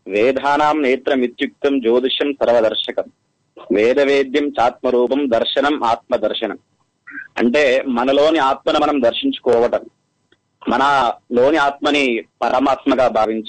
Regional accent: Jangaon, Telangana, India; మాది తెలంగాణలోని జనగామ జిల్లా.

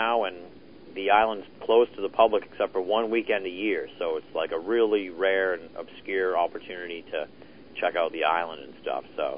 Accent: Boston, Massachusetts, United States; I'm from Boston.

